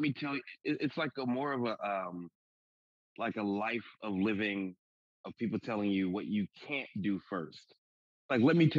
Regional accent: Pittsburgh, Pennsylvania, United States; And I live in, you know, I'm from Pittsburgh. And so being a confident brother in this town, it irritates the fuck out of people

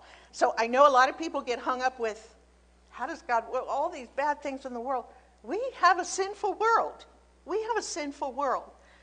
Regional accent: Virginia, United States; also born or lived in Baltimore; when I was born in Baltimore, he was busy building a church that is still in existence today, which is pretty cool, I think. Our family moved to Virginia, and we became horse people. I was raised on a horse farm

